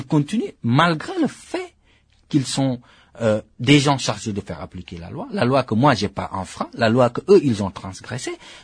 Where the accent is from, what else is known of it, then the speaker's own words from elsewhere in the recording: France; je suis afro-européen, je suis français d'origine sénégalaise, mais je suis français.